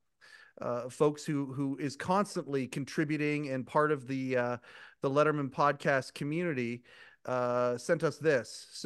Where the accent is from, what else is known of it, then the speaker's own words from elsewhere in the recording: Canada; Like I'm Canadian, right?